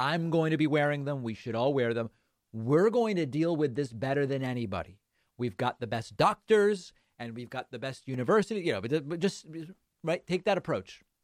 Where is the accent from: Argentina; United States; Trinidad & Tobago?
Argentina; As many of you know, I'm from Argentina.